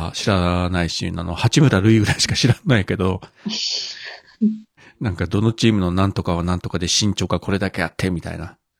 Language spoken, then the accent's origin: Japanese; Kyushu, Japan; 九州生まれ、九州育ちの私には